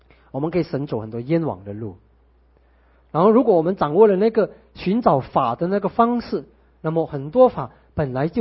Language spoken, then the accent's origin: Chinese; China; 所以我们中国人的那个易经